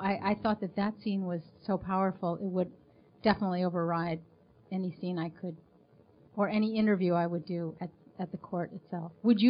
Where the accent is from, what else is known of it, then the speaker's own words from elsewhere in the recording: United States; Well, we're American filmmakers.